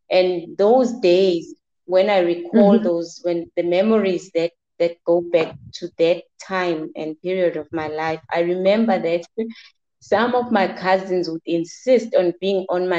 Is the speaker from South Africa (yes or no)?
yes; Newcastle, KwaZulu-Natal, South Africa; born there; now in Pietermaritzburg, South Africa; By birth, I'm from Newcastle, a small town in the northern Natal, but I live and work in Pietermaritzburg. I'm middle-aged, unmarried, no children.